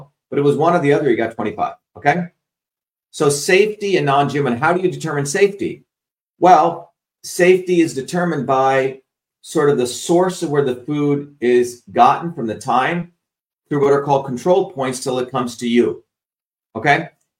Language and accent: English; India; People know that I grew up in India, where my grandmother was a traditional healer.